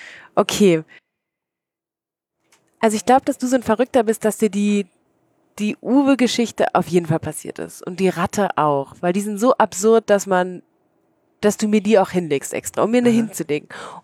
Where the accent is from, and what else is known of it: Austria